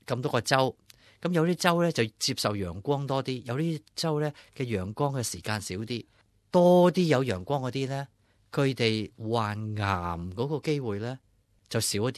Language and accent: Cantonese; China; 我谂我哋中国人好特别啦